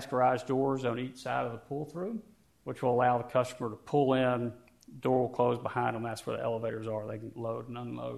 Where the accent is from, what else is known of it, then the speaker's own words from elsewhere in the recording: Greenville, South Carolina, United States; For the ones that I haven't met, I'm from Greenville, South Carolina. We're 1,500 miles away from home